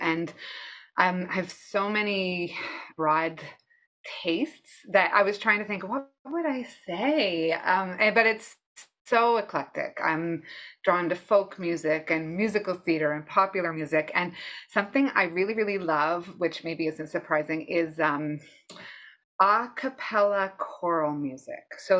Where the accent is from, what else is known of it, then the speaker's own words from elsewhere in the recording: Halifax, Nova Scotia, Canada; And then growing up in the Halifax school system, we had so much access.